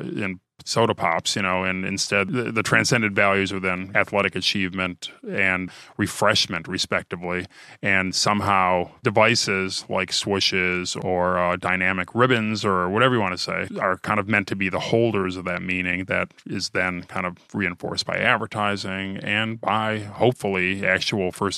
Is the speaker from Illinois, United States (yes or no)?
no; Ohio, United States; You know, I'm from Ohio after all.